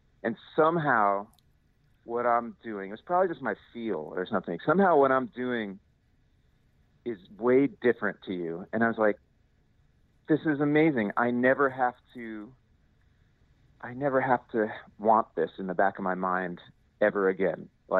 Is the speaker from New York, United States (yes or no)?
yes; New York, United States; I'm from New York and it just never spoke to me.